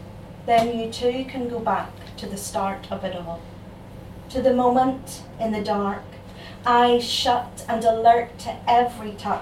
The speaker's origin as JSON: {"language": "English", "town": "Belfast", "region": "Northern Ireland", "country": "United Kingdom", "said": "I come down from Belfast, so it's absolutely lovely to be here."}